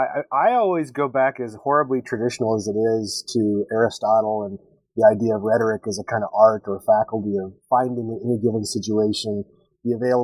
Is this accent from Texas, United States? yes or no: yes; Texas, United States; now in Syracuse, United States; I was born and raised in Texas.